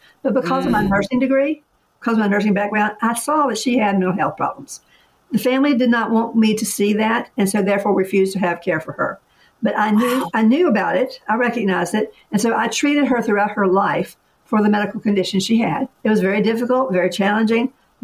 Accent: Henry, Virginia, United States; I was raised in Southwest Virginia, close to where you guys are, in a little place called Henry, Virginia, Franklin County, Moonshine Capital of the World.

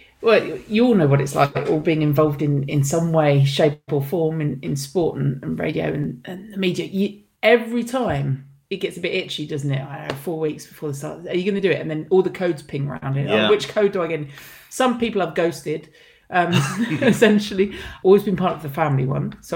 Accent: East of England, United Kingdom; I'm from Essex.

